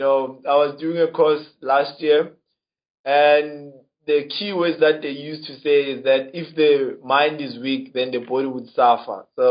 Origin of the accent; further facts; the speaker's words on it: Soshanguve, Gauteng, South Africa; And I was born and raised in Soshanguve, and I am currently doing a pilot's course in the Air Force.